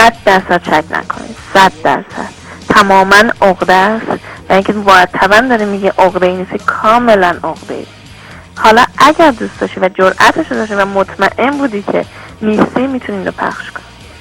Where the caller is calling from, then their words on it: Iran; من پزشک هستم، از ایرانم زنگ میزنم